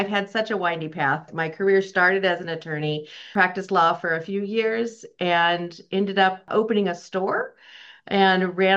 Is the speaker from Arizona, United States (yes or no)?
yes; Phoenix, Arizona, United States; also born or lived in Flagstaff; I was actually born in Flagstaff and lived there for my first 5 years. We moved around a bunch when my parents were in dental school. And then we ended up back in Phoenix through high school.